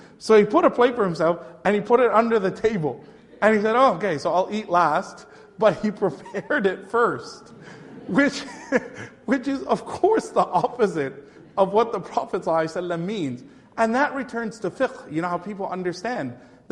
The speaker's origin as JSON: {"language": "English", "town": "Toronto", "region": "Ontario", "country": "Canada", "tie": "born or raised there", "said": "in Masjid Tariq, where I grew up in Toronto, the Toronto and Region Islamic Center"}